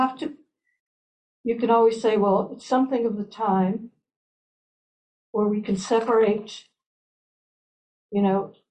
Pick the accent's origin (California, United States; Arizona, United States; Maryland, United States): Maryland, United States; Baltimore; I grew up in Baltimore. So my best friends own the two biggest department stores in the city.